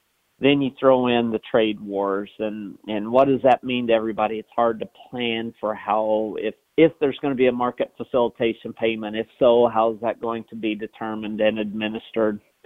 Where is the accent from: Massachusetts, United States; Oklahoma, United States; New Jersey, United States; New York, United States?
Oklahoma, United States; I grew up in Oklahoma, so I grew up on an irrigated farm in the Oklahoma Panhandle